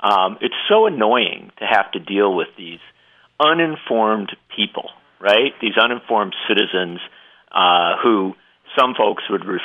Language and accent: English; Union Grove, Wisconsin, United States; I grew up in Union Grove, and yeah, I used to ride my bike to Kenosha.